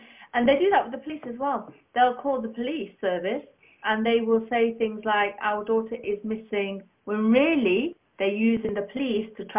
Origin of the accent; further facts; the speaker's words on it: Derby, East Midlands, United Kingdom; And I still go to my hometown in Derby and speak, which is where they live.